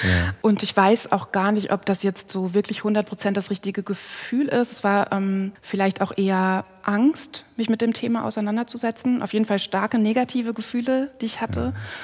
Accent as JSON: {"language": "German", "region": "Lower Saxony", "country": "Germany", "tie": "born or raised there", "said": "In Niedersachsen, oder? Genau. Im Nirgendwo."}